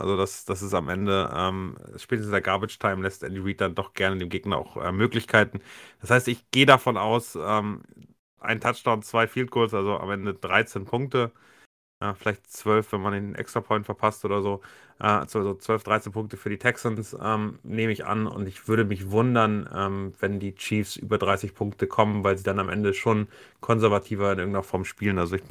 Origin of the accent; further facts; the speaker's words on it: Germany; Und zwar, als Deutscher ist es gar nicht so schwer, da ranzukommen